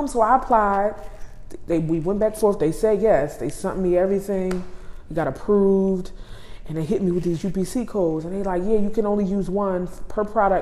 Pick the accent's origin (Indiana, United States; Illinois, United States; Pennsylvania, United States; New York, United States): Pennsylvania, United States; Philadelphia; Like, I'm a girl from North Philadelphia.